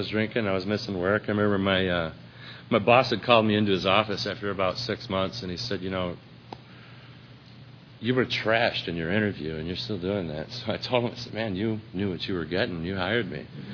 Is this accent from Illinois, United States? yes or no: yes; Illinois, United States; I grew up outside Chicago. A really normal, great childhood.